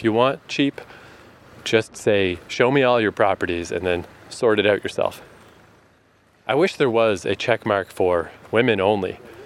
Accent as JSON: {"language": "English", "town": "Fredericton", "region": "New Brunswick", "country": "Canada", "tie": "born or raised there", "moved": "yes", "lives_now": "Vancouver, Canada", "said": "And I remember after I had left my hometown and I moved to Vancouver, the first time I came back to visit, I brought along my Vancouver girlfriend and my friend Matt, who was still, at that point, still in Fredericton."}